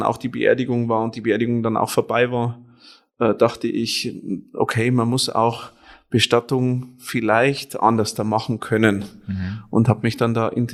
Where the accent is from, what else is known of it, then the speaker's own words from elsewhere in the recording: Penting, Bavaria, Germany; Gebürtig komme ich aus Penting, das ist bei Neuenburgfenwalde.